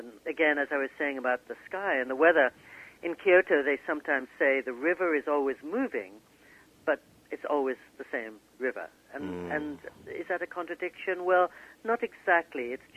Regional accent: England, United Kingdom; also born or lived in New York City, United States; the town where I grew up in England or the apartment where I lived in New York City.

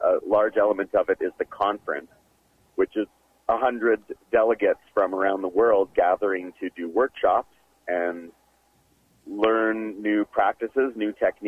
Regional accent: Calgary, Alberta, Canada; I was really lucky actually growing up in Calgary

